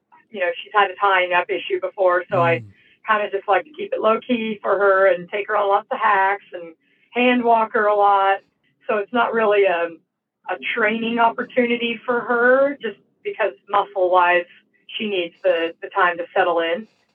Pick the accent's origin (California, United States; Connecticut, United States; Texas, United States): California, United States; I'm from California, and I drove all the way from California.